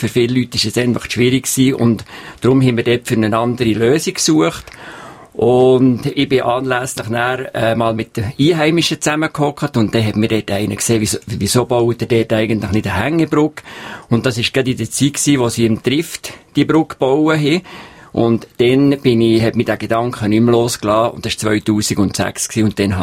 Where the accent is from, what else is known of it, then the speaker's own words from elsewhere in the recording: Bern, Switzerland; ich bin ein Berner ursprünglich und halt nicht einheimisch